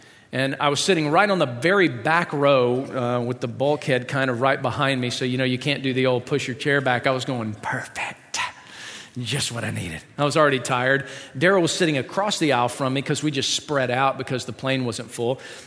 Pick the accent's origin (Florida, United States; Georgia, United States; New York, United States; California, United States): New York, United States; Buffalo; Yeah, I'm from Buffalo.